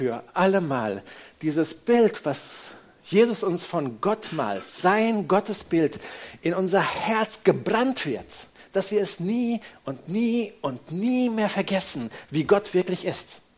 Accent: Indonesia; Ich war 4 Wochen mit meiner Familie in Indonesien, dem Ort, wo ich geboren bin und aufgewachsen bin. 16 Jahre haben wir dort gelebt

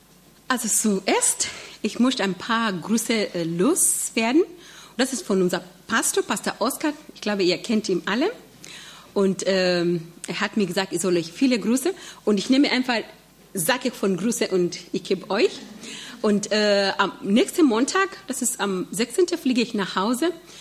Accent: Kenya; German is a second language; Und deswegen bei uns in Kenia, man sagt, wir haben Tourismus, wir verkaufen auch Blumen, sogar unser Kaffee wird gebraucht, um andere Kaffee in der Welt zu veredeln.

